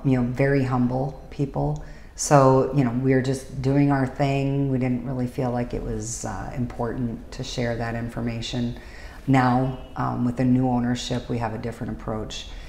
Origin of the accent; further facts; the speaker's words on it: North Dakota, United States; I grew up in North Dakota. I have a very amazing childhood, amazing family.